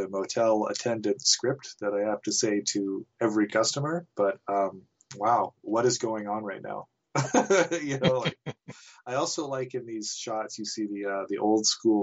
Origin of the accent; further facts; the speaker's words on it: Nelson, British Columbia, Canada; So I lived in Nelson. I grew up in Nelson, as I mentioned.